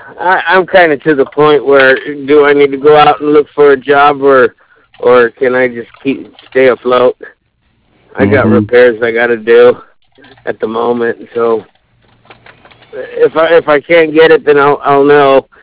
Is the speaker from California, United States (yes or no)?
yes; Chula Vista, California, United States; Well, I grew up in Chula Vista.